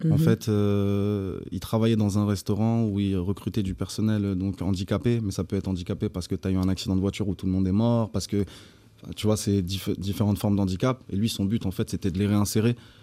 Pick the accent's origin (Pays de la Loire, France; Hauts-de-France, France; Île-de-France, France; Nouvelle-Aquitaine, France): Île-de-France, France; Paris; Mon enfance à Paris, ouais. C'est vraiment la première partie de ma vie.